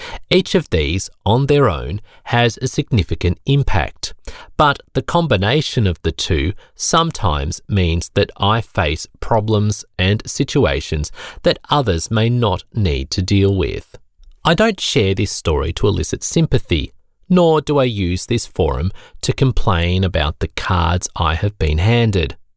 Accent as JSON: {"language": "English", "town": "Brisbane", "region": "Queensland", "country": "Australia", "tie": "born or raised there", "said": "I grew up in Brisbane, in what would be considered a mainstream family."}